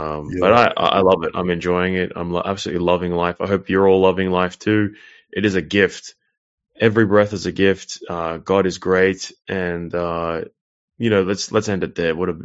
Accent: Sydney, New South Wales, Australia; I grew up in Sydney.

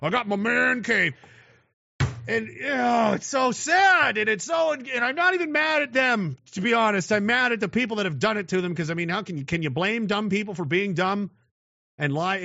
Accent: Canada; I'm still Canadian, and they're not.

